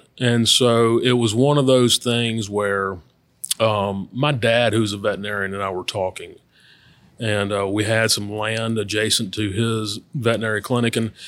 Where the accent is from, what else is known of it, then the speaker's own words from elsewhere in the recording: Baton Rouge, Louisiana, United States; Well, I am born and raised in Baton Rouge, actually not far from here. In Stanford Place